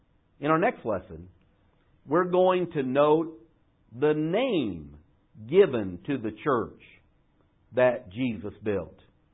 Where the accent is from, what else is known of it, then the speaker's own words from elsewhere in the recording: Terre Haute, Indiana, United States; born there; I was born in Terre Haute, Indiana, in the United States of America, on June 14th, 1953.